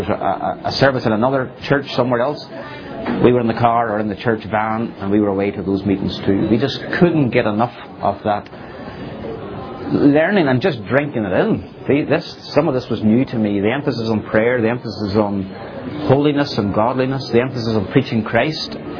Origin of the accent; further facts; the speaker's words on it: Northern Ireland, United Kingdom; moved away as an adult; now in Greenville, United States; moved to Greenville in September 2009. And that's a long story how I came from Northern Ireland to Greenville